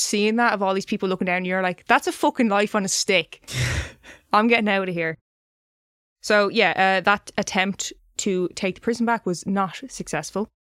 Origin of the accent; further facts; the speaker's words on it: Ireland; I'm saying crack because I'm Irish, all right?